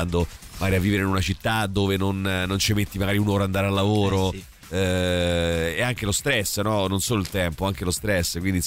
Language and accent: Italian; Rome, Lazio, Italy; now in Milan, Italy; 20 anni che me ne sono andato da Roma, abito fuori Milano, lavoro a Milano. Roma a mio avviso è invivibile e da romano mi spiace.